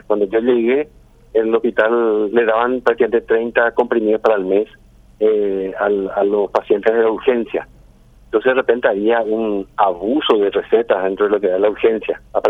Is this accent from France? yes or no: no; San Lorenzo, Central, Paraguay; also born or lived in Asunción; Yo soy de Asunción, nacido en Asunción, detrás del Colegio Nacional de la Capital, y malcriado en San Lorenzo, casi 26 años estuve trabajando ahí